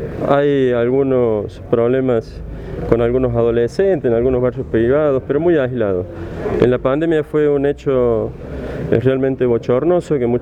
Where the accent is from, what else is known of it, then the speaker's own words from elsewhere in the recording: Córdoba, Argentina; como argentino, como cordobés